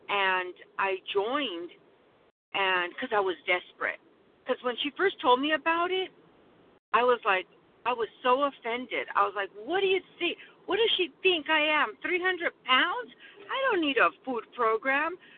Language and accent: English; California, United States; I am from California